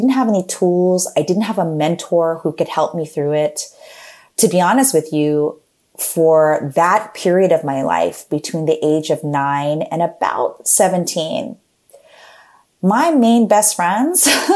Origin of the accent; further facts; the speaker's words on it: Philippines; I also grew up in a very Asian household. I'm Filipino